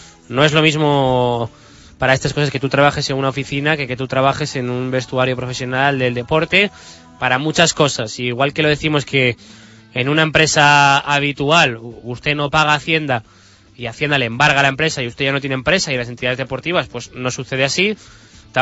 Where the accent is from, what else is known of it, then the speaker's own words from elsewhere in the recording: Valladolid, Castile and León, Spain; que al final se consiga lo que todos queremos como vallisoletanos ya